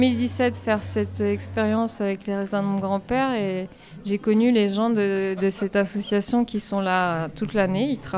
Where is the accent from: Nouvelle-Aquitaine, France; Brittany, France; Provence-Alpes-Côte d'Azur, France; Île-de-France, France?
Île-de-France, France; Paris; mes parents sont de ce village, on est immigrés, on a grandi j'ai grandi en France, donc la confiance n'était pas trop là d'une Parisienne qui vient s'installer dans le village.